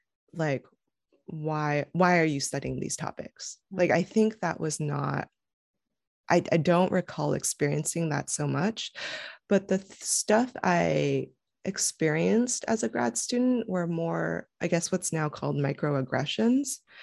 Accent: California, United States; But I grew up in California, and there's a large immigrant population in California.

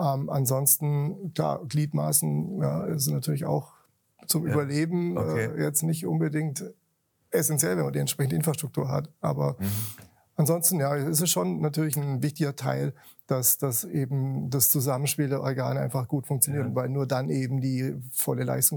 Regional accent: Heilbronn, Baden-Württemberg, Germany; Also ich bin im Zentrum von Heilbronn aufgewachsen, in der Nähe vom Fühlpark. Und sind dann im Alter von 7 sind wir dann nach Kirchhausen umgezogen.

